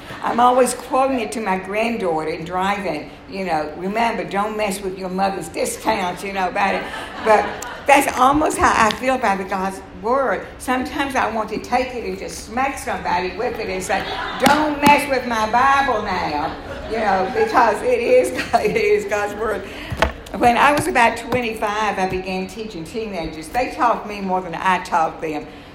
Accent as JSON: {"language": "English", "town": "Atlanta", "region": "Georgia", "country": "United States", "tie": "born or raised there", "said": "my husband and I both were born and raised in Atlanta, Georgia, back in the good times."}